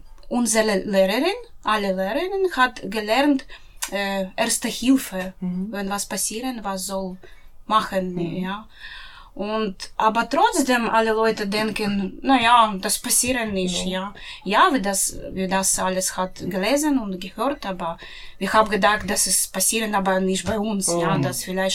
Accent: Chernihiv, Chernihiv Oblast, Ukraine; German is a second language; Ja, ich komme aus der Ukraine, aus Stadt Chernihiv. Chernihiv. Das ist Stadt 120 Kilometer von Kiew. Und meine Stadt liegt etwa 70 Kilometer von Grenze mit Weißrussland

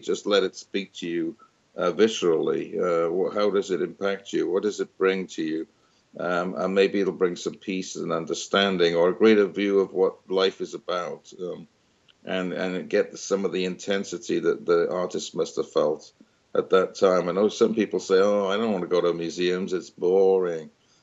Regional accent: United Kingdom; when I was growing up in Britain

